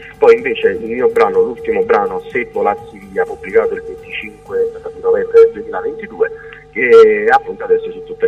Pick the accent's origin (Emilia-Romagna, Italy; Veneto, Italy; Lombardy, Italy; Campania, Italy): Campania, Italy; Naples; innanzitutto sono un ragazzo di 24 anni … un ragazzo di 24 anni, sono napoletano